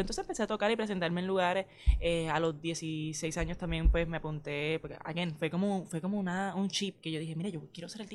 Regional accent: south, Puerto Rico; accent: southern jíbaro; Yo sé que mi dicción no es la mejor, pero es que tengo un acento así de jibarita del sur.

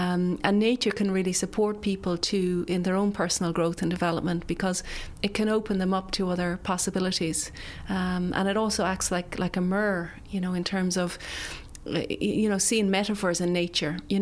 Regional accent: Midlands, United Kingdom; because I grew up in the Midlands, I wasn't used to the sound of darts.

